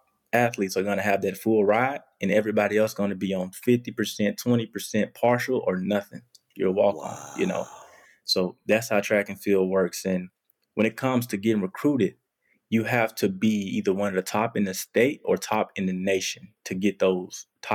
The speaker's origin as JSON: {"language": "English", "region": "Alabama", "country": "United States", "said": "I chose Auburn because I was from Alabama. And it was close to home."}